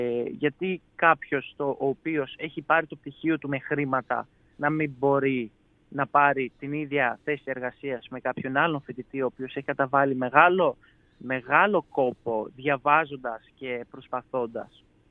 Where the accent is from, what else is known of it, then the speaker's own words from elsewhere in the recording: Greece; Εμένα εδώ είναι η πατρίδα μου, εδώ έχω μεγαλώσει και στεναχωριέμαι ότι πρέπει να φύγω από την Ελλάδα μετά τις σπουδές μου.